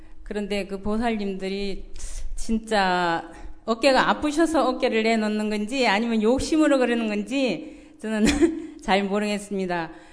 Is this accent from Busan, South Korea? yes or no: no; Pyeongtaek, Gyeonggi Province, South Korea; 저는 경기도 평택시에서 온